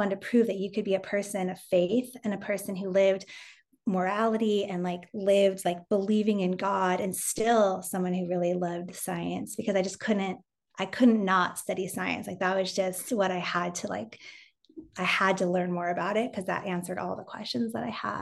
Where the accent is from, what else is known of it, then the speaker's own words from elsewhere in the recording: California, United States; I grew up in Southern California. Don't judge. And I grew up as the second of four kids